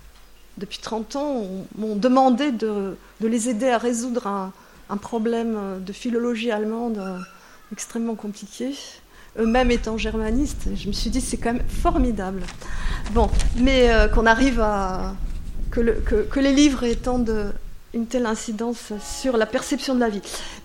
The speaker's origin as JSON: {"language": "French", "country": "Russia", "lives_now": "France", "said": "ça avait un sens politique de dire je suis russe en France"}